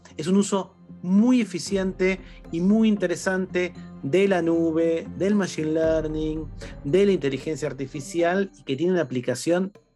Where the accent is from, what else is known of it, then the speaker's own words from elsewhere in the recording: Argentina; Está creciendo un montón acá en mi país, en Argentina